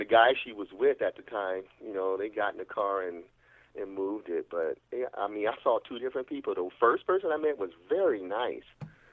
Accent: Los Angeles, California, United States; I grew up in Los Angeles in South Central area, and she grew up in Compton.

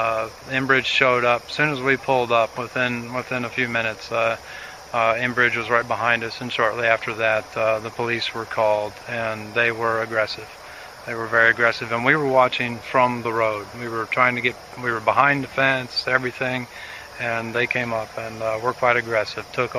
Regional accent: Winsboro, Texas, United States; I'm from Winsboro, Texas.

